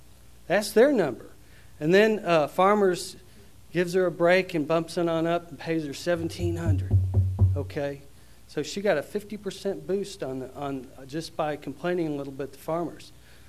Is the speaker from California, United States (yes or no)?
no; Corpus Christi, Texas, United States; I'm a lawyer from Corpus Christi